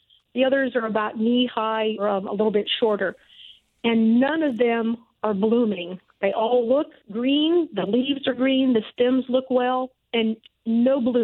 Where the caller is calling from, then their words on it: Sarasota, Florida, United States; I am calling from Sarasota, Florida.